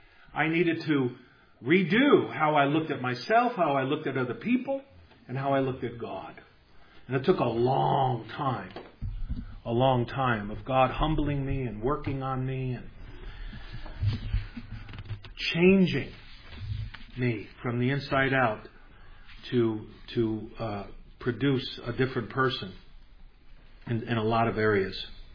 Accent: Brooklyn, New York, United States; When I was a boy growing up in Brooklyn, it wasn't like these Jews, where there were great prejudices embedded deeply in my heart

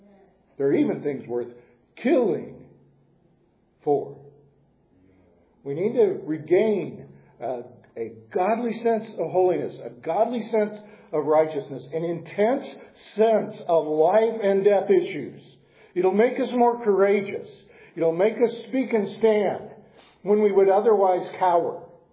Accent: United States; It hurts me as an American because I love this country. But I love being an American

